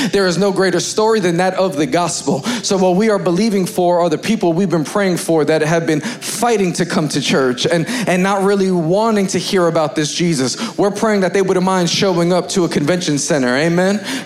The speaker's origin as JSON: {"language": "English", "region": "New York", "country": "United States", "tie": "born or raised there", "lives_now": "Dallas, United States", "said": "I'm born and raised in New York. You could probably hear it in my accent. Let's go, New York."}